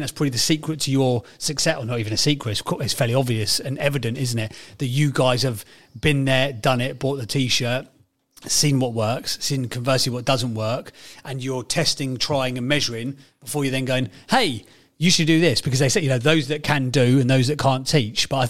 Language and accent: English; Northampton, East Midlands, United Kingdom; I'm from Northampton.